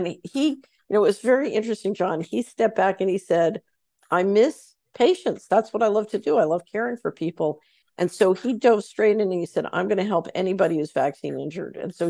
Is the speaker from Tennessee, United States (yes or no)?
yes; Hickory Valley, Tennessee, United States; I'm from Hickory Valley, Tennessee, and we have opportunities in livestock auction for you.